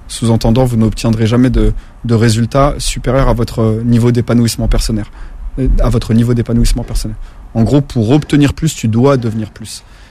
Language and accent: French; Paris, Île-de-France, France; je suis natif de Paris et j'ai passé ma vie entière à Paris